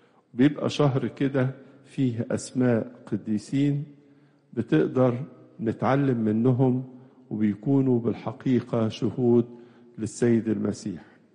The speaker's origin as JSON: {"language": "Arabic", "country": "Egypt", "said": "واحد من أكبر أديرة الراهبات عندنا في مصر وربما في أفريقيا كلها"}